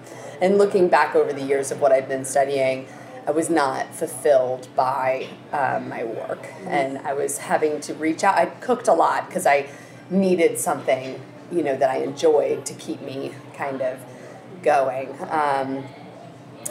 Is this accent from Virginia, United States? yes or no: no; New Jersey, United States; also born or lived in Conway, South Carolina; now in Asheville, United States; Yes, I was born in South Carolina, in Conway, South Carolina. I did end up living in New Jersey growing up there, I moved back down to the South to open a couple restaurants in Asheville, North Carolina.